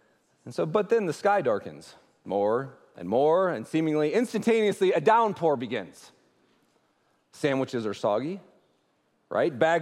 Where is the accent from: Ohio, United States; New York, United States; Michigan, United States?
Ohio, United States; But you continue to gut it out because we're from Ohio.